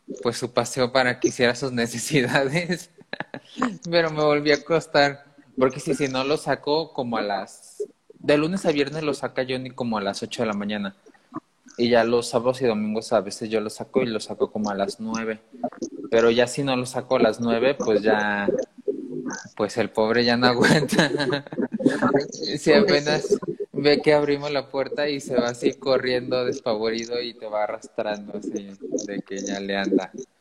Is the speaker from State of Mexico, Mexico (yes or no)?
no; Arandas, Jalisco, Mexico; Pues que soy de Arandas, Jalisco, eso ya lo saben, ¿no? Que estudié mercadotecnia, lo saben. Que soy mercadólogo.